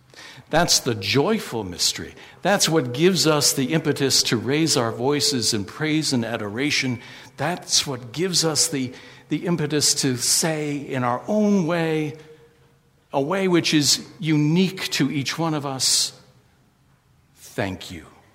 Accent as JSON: {"language": "English", "country": "United States", "tie": "born or raised there", "said": "I grew up in the States. And my father was a priest in the Episcopal Church."}